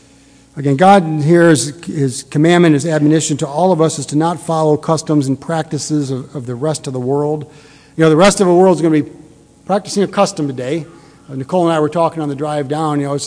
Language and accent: English; Detroit, Michigan, United States; This is still when I was growing up in the Detroit area.